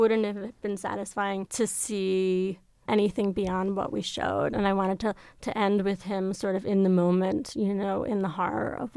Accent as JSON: {"language": "English", "region": "New York", "country": "United States", "tie": "born or raised there", "said": "because I'm from New York and New York is just constantly changing. And my neighborhood that I grew up in is just no longer the neighborhood that I grew up in."}